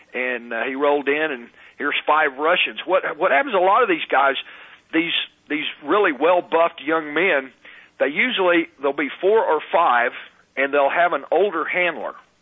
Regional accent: Texas, United States; I'm from Texas, and I can't even change my accent.

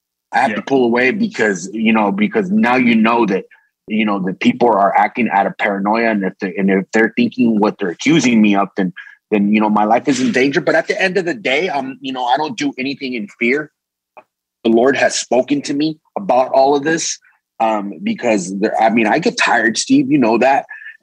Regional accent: Mexico; I know both countries very well. And I love both cultures. I'm a Mexican outwardly, but I'm an American inwardly, meaning my heart is with both nations and I love both nations.

